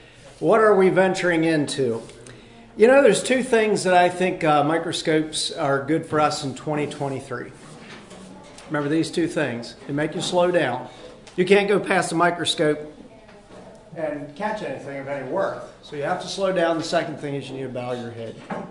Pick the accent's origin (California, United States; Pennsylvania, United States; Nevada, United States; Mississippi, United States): Pennsylvania, United States; now in Oregon, United States; Do you have Queen Anne's lace out here in Oregon?" Now, I'm from Pennsylvania.